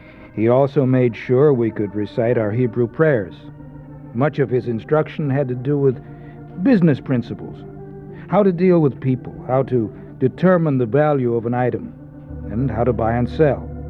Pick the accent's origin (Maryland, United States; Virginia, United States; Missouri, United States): Missouri, United States; Kansas City; born there; When I was born in Kansas City, Missouri